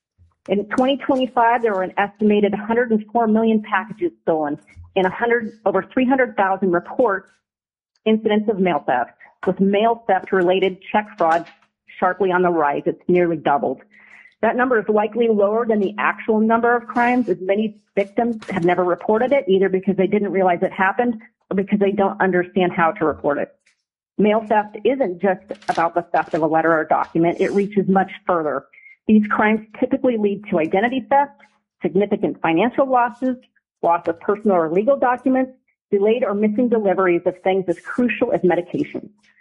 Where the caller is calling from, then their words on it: Anchorage, Alaska, United States; And I am calling from Anchorage.